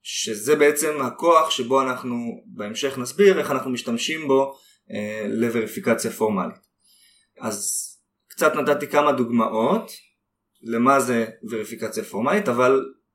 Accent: Jerusalem, Jerusalem District, Israel; now in Modiin, Israel; אני בן 32. כיום גר במודיעין, גדלתי בירושלים.

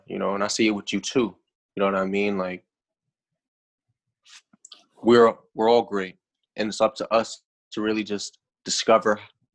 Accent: New York, United States; I'm a New Yorker. I'm heavy.

